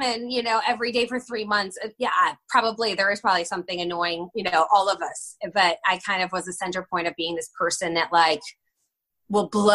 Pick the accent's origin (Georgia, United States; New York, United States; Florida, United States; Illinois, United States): Illinois, United States; Northbrook; And because I grew up in Northbrook.